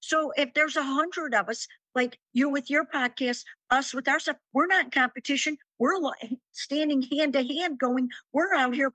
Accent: Chicago, Illinois, United States; I eat, sleep, and drink country music, even though I'm from Chicago.

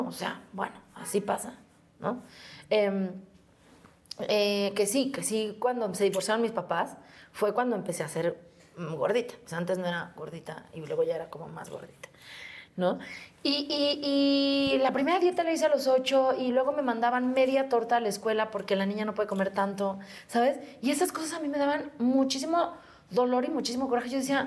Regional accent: Xochimilco, Mexico City, Mexico; Y yo, de aquí, de México, de Xochimilco.

